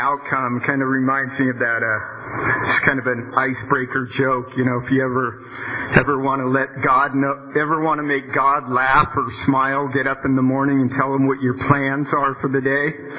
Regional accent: California, United States; But I have two brothers and a sister, and I grew up in the Bay Area, and there are no drugs or alcohol or abuse issues in my family growing up

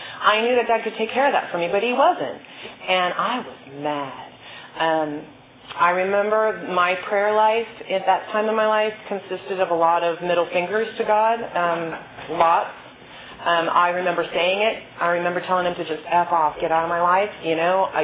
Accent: California, United States; I'm from the Bay Area, and all my friends went on to college, and I didn't. I stayed behind.

